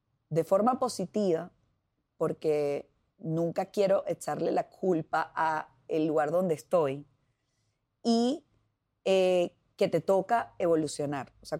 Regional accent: Venezuela; está en el diario convivir de nosotros como venezolanos.

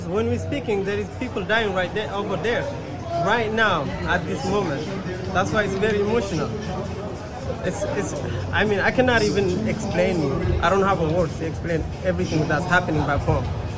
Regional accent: Texas, United States; also born or lived in Oregon; You know, I came from Texas all the way here for the event, so.

